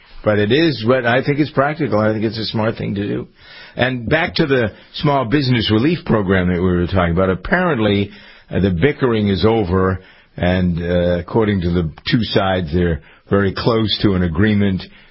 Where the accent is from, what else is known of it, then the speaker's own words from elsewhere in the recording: Framingham, Massachusetts, United States; And most of you know that I have a farm in Massachusetts here in my hometown of Framingham.